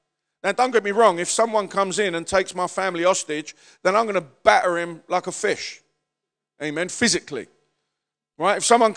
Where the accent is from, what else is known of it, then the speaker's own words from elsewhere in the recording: Nigeria; first language Yoruba; English is a second language; I'm from Nigeria, and my first language is Yoruba